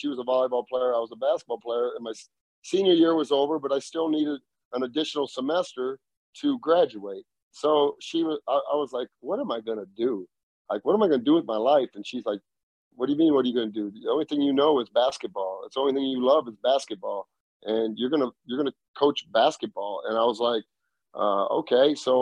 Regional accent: Dubuque, Iowa, United States; because I was growing up in Dubuque, Iowa.

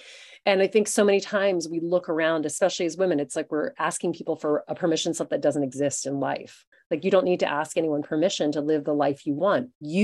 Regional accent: Louisiana, United States; I mean, I grew up in Louisiana in the Deep South, and my mother is British, which is also a culture that's quite sort of stiff upper lip.

